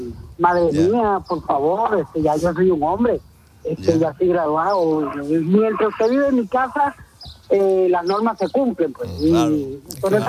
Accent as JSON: {"language": "Spanish", "country": "Venezuela", "said": "Yo soy de Venezuela."}